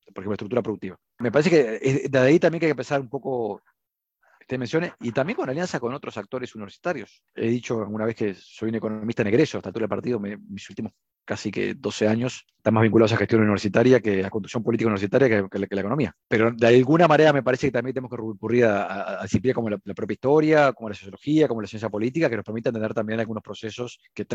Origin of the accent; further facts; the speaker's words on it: Uruguay; debates que nos trascienden como uruguayos